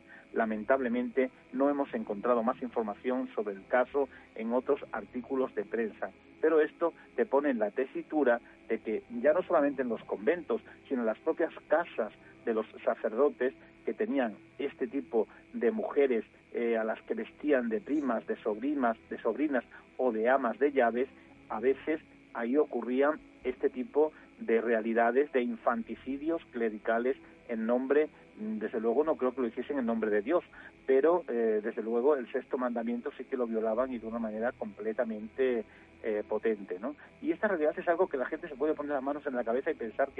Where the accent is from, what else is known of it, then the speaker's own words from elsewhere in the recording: Extremadura, Spain; yo que soy extremeño, lo he escuchado más de una vez